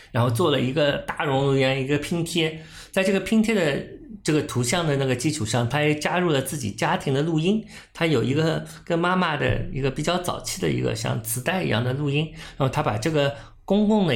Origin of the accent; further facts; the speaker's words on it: Shanghai, China; 我们作为一个上海人今天不可能避免这个话题